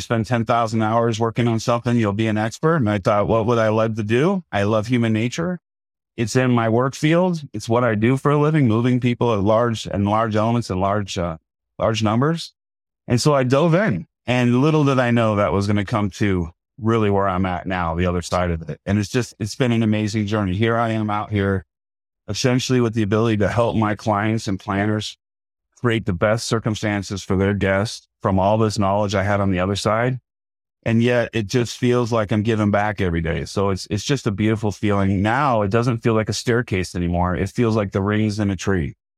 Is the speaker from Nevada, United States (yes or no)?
yes; Las Vegas, Nevada, United States; I grew up in Las Vegas when we didn't even know it wasn't a town yet. It was about 50 years ago.